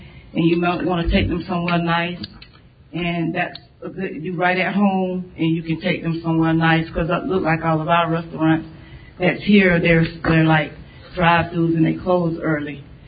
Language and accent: English; Lake Alfred, Florida, United States; I get a lot of people asking me because they know I'm from Lake Alfred.